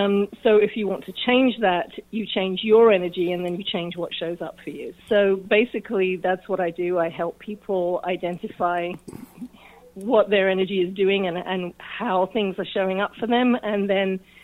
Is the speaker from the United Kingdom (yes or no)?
yes; England, United Kingdom; now in United States; Okay, well, I'm originally from England. I've been living in the U.S. for about 24 years now